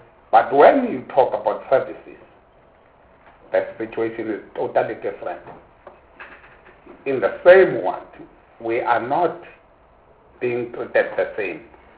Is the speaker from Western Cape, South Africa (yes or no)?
no; Grahamstown, Eastern Cape, South Africa; I'm from Grahamstown, for an example.